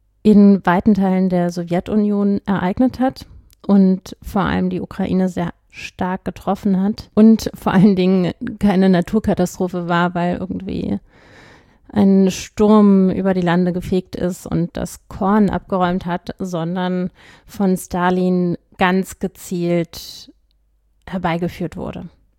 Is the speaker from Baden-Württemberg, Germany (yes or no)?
no; Berlin, Germany; Ich bin ja in Berlin aufgewachsen